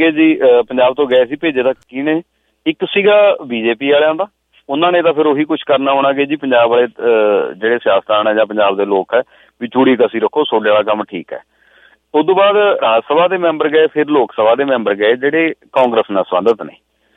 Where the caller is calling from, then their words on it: Rajasthan, India; ਅੱਜ ਮੈਂ ਪੰਜਾਬ ਤੋਂ ਨਹੀਂ ਜੀ, ਰਾਜਸਥਾਨ ਤੋਂ ਜੁੜ ਰਿਹਾ।